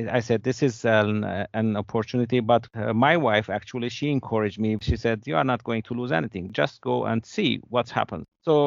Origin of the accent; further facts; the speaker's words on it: Syria; now in Canada; As you mentioned, I'm from Syria, so I'm a gynecologist obstetrician.